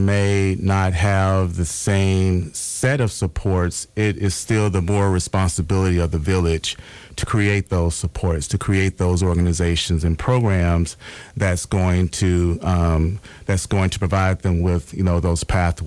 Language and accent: English; Mississippi, United States; I'm originally from Mississippi, so I'm a country boy.